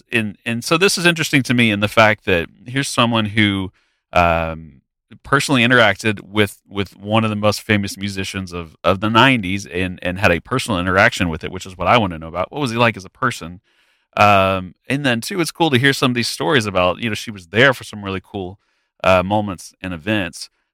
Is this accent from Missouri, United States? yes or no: no; Dallas, Texas, United States; I'm from Dallas, so our scenery is very different.